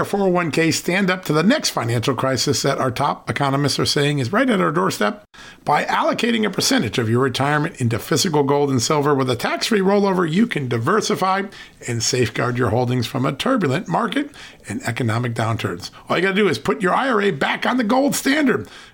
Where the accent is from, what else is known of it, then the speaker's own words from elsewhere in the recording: Virginia, United States; Regent University in my home state of Virginia.